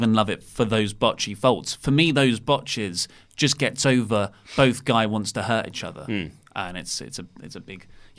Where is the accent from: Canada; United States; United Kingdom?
United Kingdom; We're British.